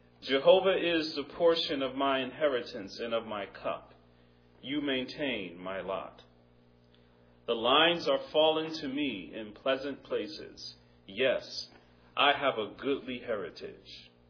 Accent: Newark, New Jersey, United States; born there; And I was born in Newark, New Jersey.

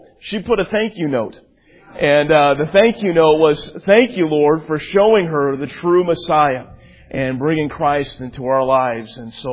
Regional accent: Kansas, United States; born there; I'm a big Kansas City Royals fan. I was born in Kansas. My grandfather was a big Royals fan

